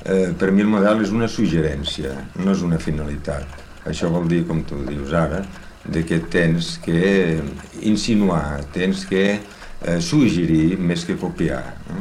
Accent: Tortosa, Catalonia, Spain; also born or lived in Barcelona; històricament sóc fill de Barcelona. Jo sóc nat a Barcelona. El que passa és que tota la família és d'arrel tortosina. I quan tenia 4 anys vam retornar a la Tortosa, on hi vaig estar fins a la guerra.

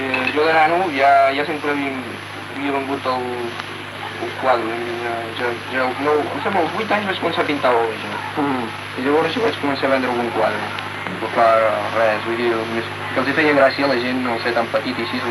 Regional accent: Vilamarí, Catalonia, Spain; also born or lived in Girona; vaig néixer a Girona, 59, i llavors visqui en un poble que se'n deia Vilamarí, deu ser bastant desconegut perquè és molt petit.

